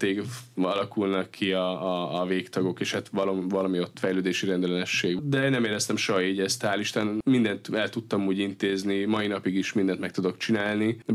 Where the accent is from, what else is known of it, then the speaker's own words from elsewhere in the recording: Pécs, Baranya, Hungary; Ott én Pécsnek kertváros, így hívják azt a részt, kertváros, ott nőttem föl, ráadásul az közel volt az uszoda